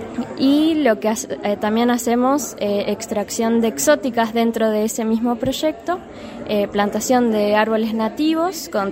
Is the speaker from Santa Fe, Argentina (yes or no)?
no; Bariloche, Río Negro, Argentina; born there; yo nací acá en Bariloche y convivimos todo el tiempo con la naturaleza, vivimos en un paraíso